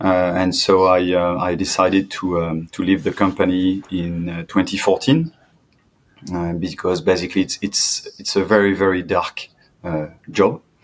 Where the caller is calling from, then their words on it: Canberra, Australian Capital Territory, Australia; I'm in Australia, but at the moment I'm in Canberra because I still work for defense, so everything happens in Canberra.